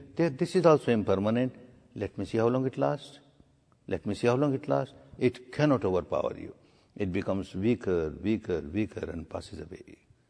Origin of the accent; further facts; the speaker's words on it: Myanmar; English is a second language; moved away as an adult; now in India